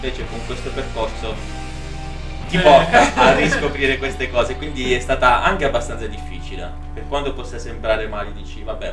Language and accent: Italian; Bari, Apulia, Italy; vengo da Bari, ho 30 anni, sono un commerciante e attualmente anche studente di Centro Park Academy.